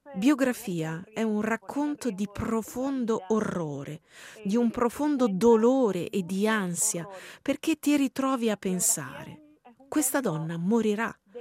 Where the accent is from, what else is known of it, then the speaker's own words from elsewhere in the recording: Ecuador; Italian is a second language; moved away; Io sono ecuadoriana e sono una migrante. Vengo da un paese incredibilmente invisibile e incredibilmente povero, con un livello di disuguaglianza sociale che il Cile, ad esempio, non ha.